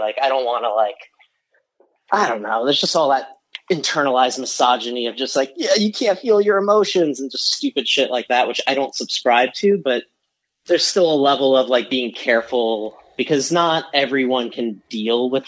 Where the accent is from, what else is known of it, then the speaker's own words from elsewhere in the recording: Jackson, New Jersey, United States; now in New York, United States; I grew up in New Jersey, a place called Jackson, which is where Six Flags is.